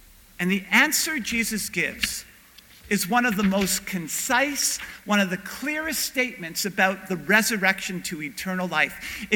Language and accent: English; Canada; And part of the gift of being Canadian is that we come from a society and a culture where we might be forgetting this reality